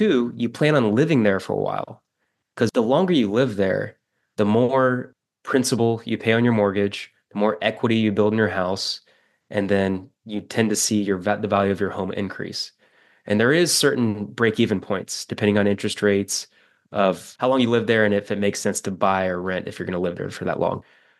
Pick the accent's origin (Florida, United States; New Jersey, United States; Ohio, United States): Ohio, United States; I came from Ohio, but not Cleveland.